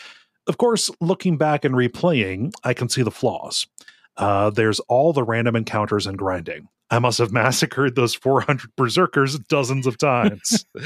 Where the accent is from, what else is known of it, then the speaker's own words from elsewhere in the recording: Australia; Between that, being Australian, and happenstance, my formative game experience wasn't with Nintendo or Sega, but home computers and early PCs.